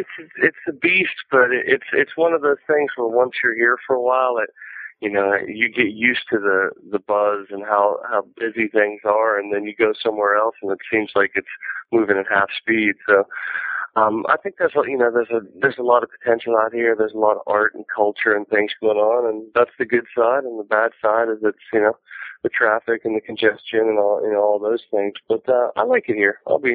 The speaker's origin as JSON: {"language": "English", "town": "Morgantown", "region": "West Virginia", "country": "United States", "accent": "southern twang", "lives_now": "California, United States", "said": "I'm originally from West Virginia, a little town, a college town in West Virginia called Morgantown. And, yeah, no matter where I travel, it seems a little bit of that southern twang follows me."}